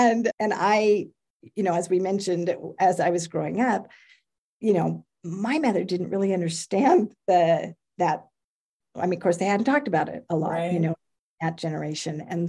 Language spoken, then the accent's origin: English; California, United States; I was raised in California, and my husband and I have just celebrated our 38th anniversary.